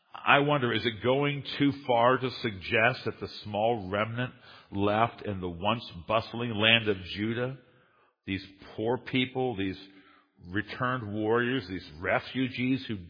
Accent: United States; I'm a Westerner, and I'm an American, and I don't like to see the decline of America

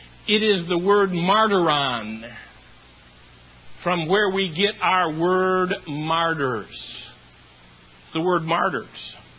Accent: Michigan, United States; now in Wisconsin, United States; I was born in Michigan. I was reared in Michigan. All the years of my life, went to school in Michigan, pastored in Michigan, until I came to Wisconsin

